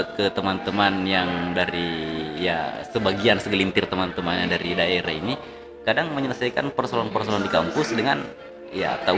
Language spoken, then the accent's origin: Indonesian; Cendrana, South Sulawesi, Indonesia; Kalau dulu kalau ini di kampungku di Cendrana itu.